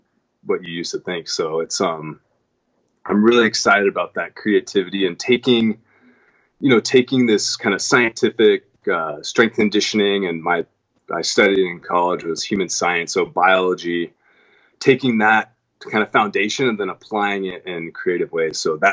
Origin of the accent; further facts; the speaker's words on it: California, United States; I played ice hockey, which is kind of strange because I grew up in California, but I was so upset.